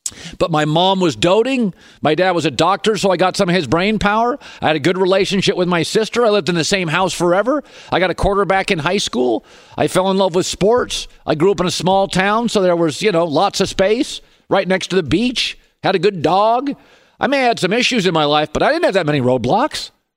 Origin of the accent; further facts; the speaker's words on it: Seattle, Washington, United States; reminded me so much of my hometown Seattle Seahawks.